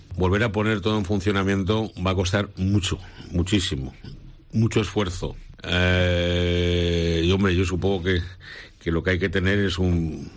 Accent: Spain; en España, como somos latinos y de carácter caliente

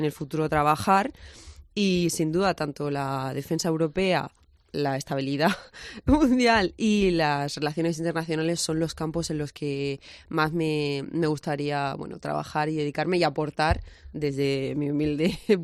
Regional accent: Region of Murcia, Spain; yo creo que como murciana lo que más me enorgullece

